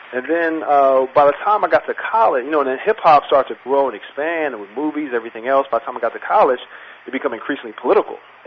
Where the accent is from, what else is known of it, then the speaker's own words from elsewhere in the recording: Los Angeles, California, United States; I was raised in South Central L.A., but in L.A., we actually had, before Rappers Delight came out, in Los Angeles, you had pop locking that began.